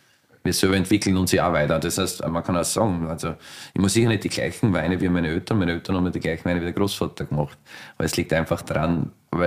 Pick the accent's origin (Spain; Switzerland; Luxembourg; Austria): Austria; bei uns in Österreich